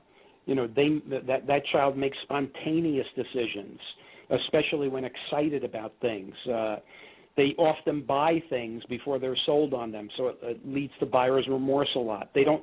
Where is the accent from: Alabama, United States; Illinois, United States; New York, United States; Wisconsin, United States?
New York, United States; And again, I'm a New Yorker, right? by nature, more pushy and aggressive.